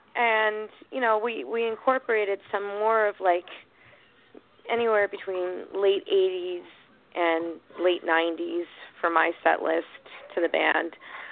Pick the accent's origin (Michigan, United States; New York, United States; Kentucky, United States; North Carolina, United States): New York, United States; Northport; Basically, I'm from Long Island, in a town called Northport. I've grown up there my whole life, and basically, I started singing at a very young age.